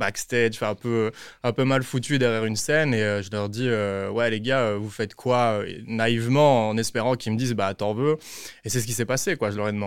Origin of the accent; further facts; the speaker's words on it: Liège, Wallonia, Belgium; now in Brussels, Belgium; Je suis liégeois, Liège, mais je vis à Bruxelles pour l'instant.